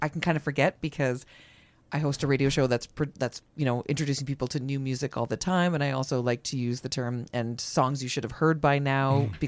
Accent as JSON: {"language": "English", "town": "Strathroy", "region": "Ontario", "country": "Canada", "lives_now": "Smithers, Canada", "said": "I'm from Strathroy, Ontario."}